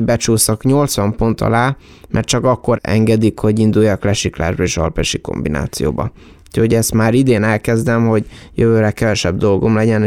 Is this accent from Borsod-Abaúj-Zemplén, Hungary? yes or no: yes; Miskolc, Borsod-Abaúj-Zemplén, Hungary; nagyon örülök, hogy miskolci vagyok, miskolci lehetek